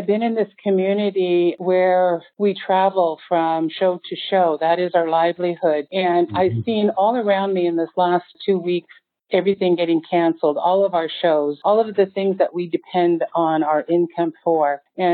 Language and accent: English; Alaska, United States; moved away as an adult; now in Canada; I have been an artist for over 40 years. I am from Alaska, born in Heidelberg, Alaska, but have lived in Canada for 40 years.